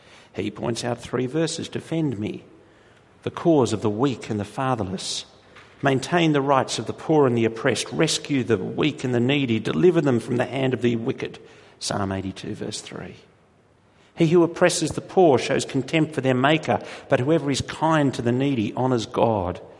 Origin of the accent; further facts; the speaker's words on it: Australia; Now that's an anathema to the way we think as an Australian society.